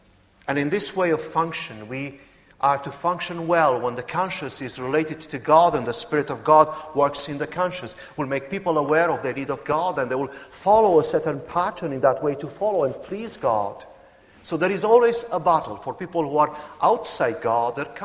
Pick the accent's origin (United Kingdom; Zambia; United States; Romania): Romania; I come from Romania, and one of the things and the concepts in the Romanian environment was during the communist time